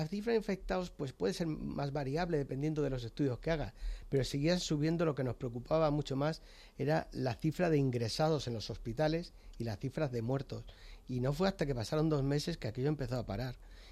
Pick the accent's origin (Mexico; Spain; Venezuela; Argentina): Spain; Yecla, Region of Murcia; now in Madrid, Spain; cuando vine desde Murcia, desde mi pueblo, desde Yecla a Madrid, y ya me quedé.